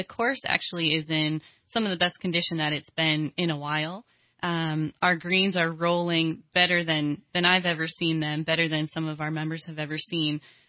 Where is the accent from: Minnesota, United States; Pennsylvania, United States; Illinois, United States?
Minnesota, United States; Hibbing; Yes, I was raised in Hibbing, Minnesota.